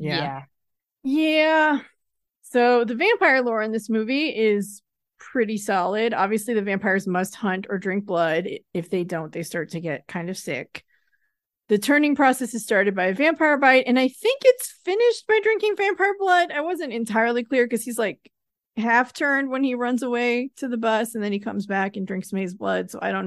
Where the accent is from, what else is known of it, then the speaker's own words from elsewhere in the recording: Lake Tahoe, United States; I mean, I grew up in Lake Tahoe and sometimes it would snow in like May or June or July.